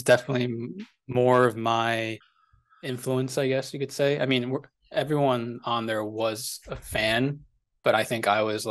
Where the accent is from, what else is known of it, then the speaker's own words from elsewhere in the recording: New Jersey, United States; So born and raised in New Jersey. I got into BMX, I guess in fifth grade first. So when I was like maybe 11.